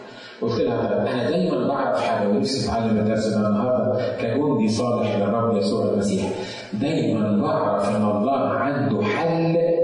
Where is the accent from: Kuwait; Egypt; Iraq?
Egypt; يعني واحده في الكنيسه عندنا في مصر قالت لي … انا في مشكله رهيبه